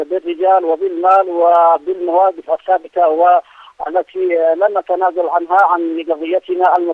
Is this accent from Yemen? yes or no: yes; Yemen; نحن شعب يمني معروف بأصالته وتمسكه بالهوية الإيمانية الثابتة